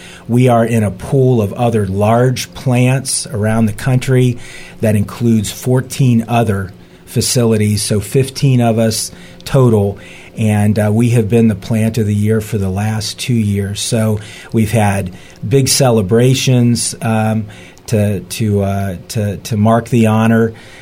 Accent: Canton, Ohio, United States; Well, I am not a Indiana native. I grew up in Canton, Ohio, so most people know the Pro Football Hall of Fame.

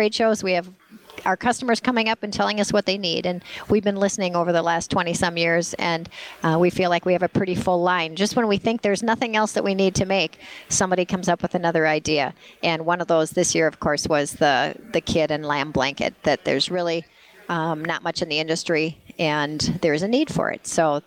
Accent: Lakeville, United States; We come from Lakeville, and I just called home

